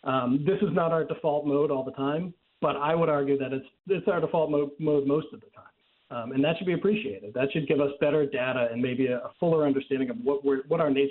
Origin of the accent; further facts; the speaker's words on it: Boston, Massachusetts, United States; now in New York, United States; I grew up in Boston. I live in New York. I've lived in the Northeast pretty much my whole life.